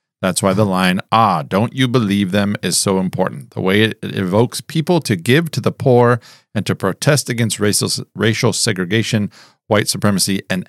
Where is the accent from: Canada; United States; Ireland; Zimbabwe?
Zimbabwe; accent: Zimbabwean; you mentioned a suitcase to put my Zimbabwean accent in.